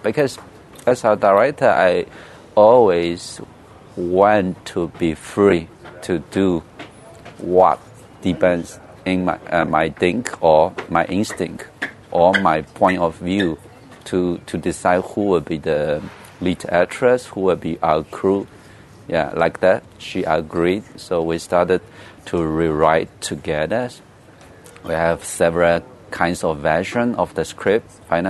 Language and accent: English; Myanmar; English is a second language; now in Taiwan; I came from Myanmar, very small village. I'm living in Taiwan, huge city, crowded.